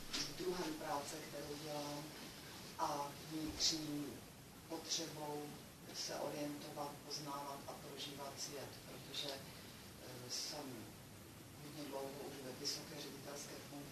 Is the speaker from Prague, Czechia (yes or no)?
no; Znojmo, South Moravian Region, Czechia; a pocházím ze Znojma.